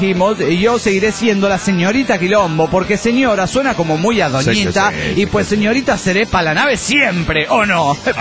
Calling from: Managua, Nicaragua; de Managua, Nicaragua.

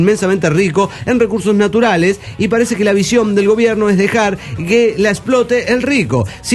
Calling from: Guadalajara, Jalisco, Mexico; de Guadalajara, Jalisco, México.

